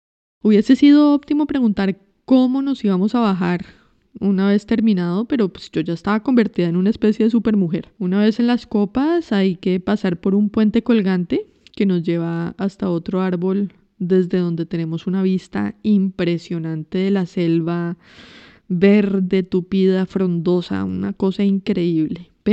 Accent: Colombia; si tú eres colombiana y yo soy francés

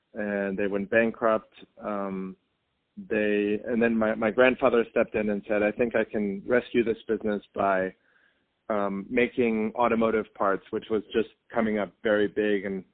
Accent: Germany; Okay, so I was born and raised in Germany, and my family originally comes from the east of Germany

